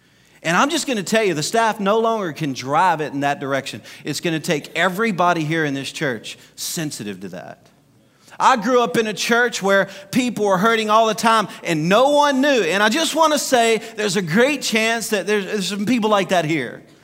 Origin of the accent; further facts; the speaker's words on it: Louisiana, United States; In Louisiana, y'all know I'm a Cajun, and we all talk like that back home.